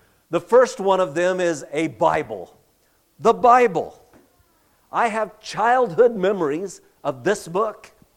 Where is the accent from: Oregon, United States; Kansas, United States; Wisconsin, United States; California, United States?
California, United States; born there; moved away as an adult; now in Ellensburg, United States; As I said, I was born in California, and Melanie and I lived 8 years in California, and then 25 years ago moved up to central Washington.